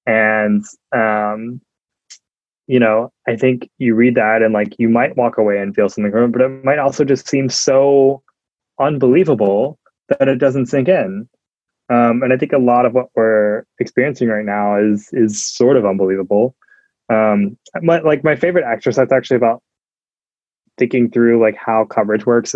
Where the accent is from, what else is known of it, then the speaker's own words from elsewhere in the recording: Georgia, United States; I'm from Georgia